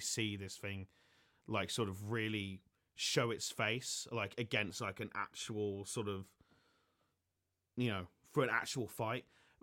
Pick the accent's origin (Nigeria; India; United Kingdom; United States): United Kingdom; England; which as an Englishman, I was just laughing